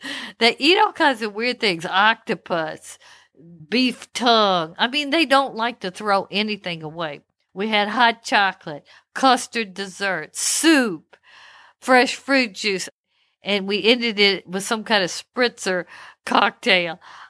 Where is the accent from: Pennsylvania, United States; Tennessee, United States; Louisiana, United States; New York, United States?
Louisiana, United States; And I was born and raised in Louisiana, so I love Creole cuisine and kind of a more continental type of cuisine.